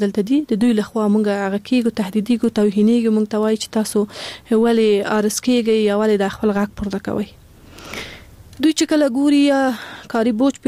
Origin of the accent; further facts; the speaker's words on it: Afghanistan; born there; مونږ په خپل افغانستان کې پیدا سوی